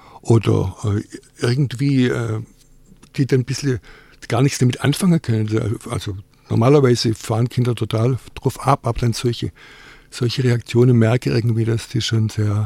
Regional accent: Baden-Württemberg, Germany; accent: Swabian; first language Swabian; Also ich fühle mich halt daheim im Schwäbischen irgendwie. Also ich merke schon, das geht mir leichter von die Lippe als das Hochdeutsche. Obwohl man, wenn ich Hochdeutsch singe, mir es eigentlich nicht anhört, dass ich Schwabe bin.

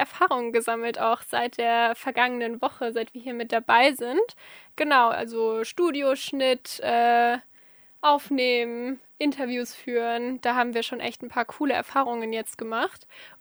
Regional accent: Baden-Württemberg, Germany; Ich komme aus der Nähe von Heidelberg

